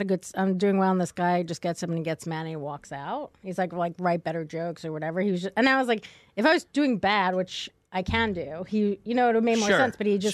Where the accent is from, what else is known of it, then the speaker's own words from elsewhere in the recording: Bronx, New York, United States; Yep, I am from the Bronx.